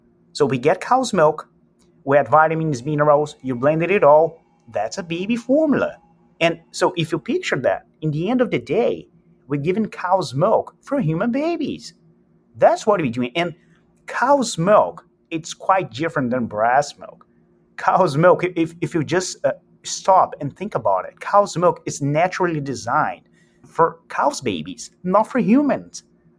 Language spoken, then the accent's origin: English; Brazil; now in Boston, United States; Oh, tell me. Really cold. I'm originally from Brazil, so, you know, the Boston weather is like a big struggle for me still.